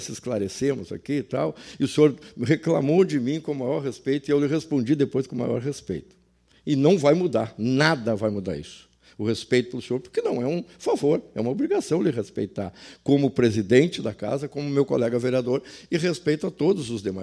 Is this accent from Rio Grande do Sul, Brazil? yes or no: yes; São Sepé, Rio Grande do Sul, Brazil; born there; now in São José do Norte, Brazil; eu não nasci em São José do Norte, não nasci de fato, nasci em São Cepé. E hoje estou aqui há quase 40 anos nessa cidade. Nunca mais saí daqui quando eu vim para cá. 1985